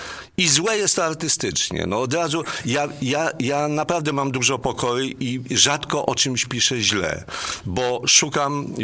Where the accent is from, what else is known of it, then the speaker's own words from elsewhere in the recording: Warsaw, Masovian Voivodeship, Poland; ja jestem z Warszawy, cała rodzina z Warszawy